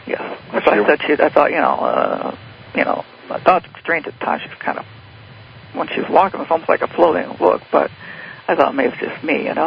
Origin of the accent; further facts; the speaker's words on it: Sacramento, California, United States; Regular afternoon in Sacramento, in California, where I grew up in California.